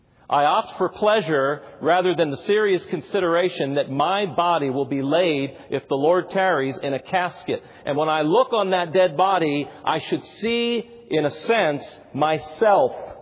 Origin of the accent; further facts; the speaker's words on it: Florida, United States; I remember as an unbeliever growing up in South Florida, I had a friend whose name was Katie